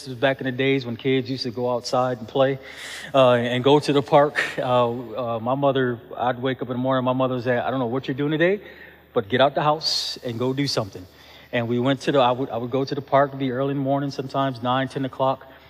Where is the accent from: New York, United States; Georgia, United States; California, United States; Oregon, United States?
New York, United States; Buffalo; about three blocks away from where I grew up on the east side of Buffalo. I grew up on Herman Street, three blocks to the west, Johnson Street.